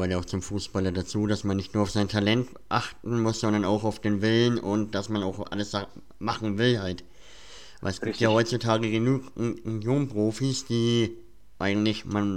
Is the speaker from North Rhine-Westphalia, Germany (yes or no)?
no; Nuremberg, Bavaria, Germany; weil ich komme ja aus dem Nürnberger Raum.